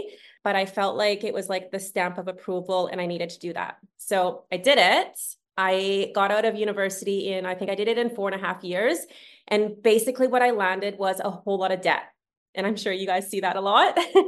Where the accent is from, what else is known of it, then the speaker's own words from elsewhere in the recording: Kelowna, British Columbia, Canada; So I grew up here in Kelowna, British Columbia. I wasn't born here, but this is where I grew up. So definitely say I'm from Kelowna.